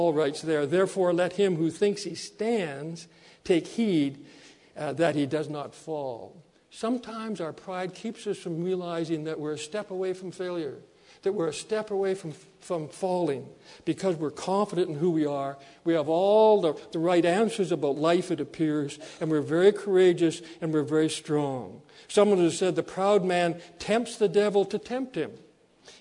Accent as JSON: {"language": "English", "region": "Saskatchewan", "country": "Canada", "said": "just like you can tell I'm from Saskatchewan, right?"}